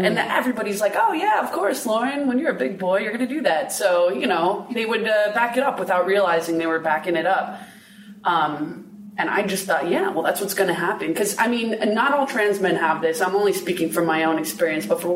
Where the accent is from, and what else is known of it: Kihei, Hawaii, United States; born or raised there